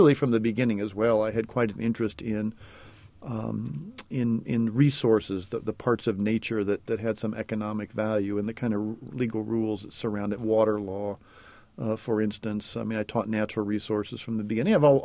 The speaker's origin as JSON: {"language": "English", "town": "Decatur", "region": "Illinois", "country": "United States", "tie": "born or raised there", "said": "I was born and grew up in Decatur."}